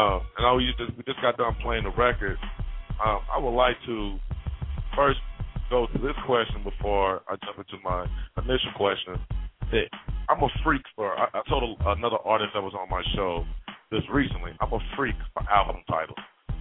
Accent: College Park, Georgia, United States; I'm born and bred in Atlanta, Georgia.

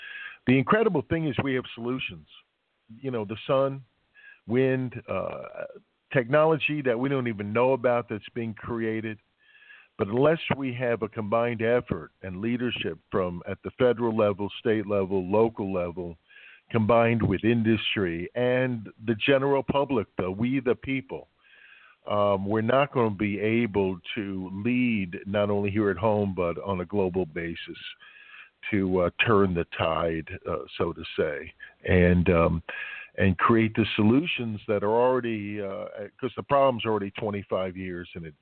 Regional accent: Miami, Florida, United States; Unfortunately, growing up in Miami, living on Miami Beach, living in Broward, living in Palm Beach County

